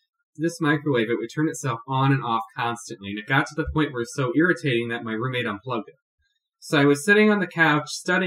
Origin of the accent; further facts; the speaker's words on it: Detroit, Michigan, United States; I'm from Metro Detroit.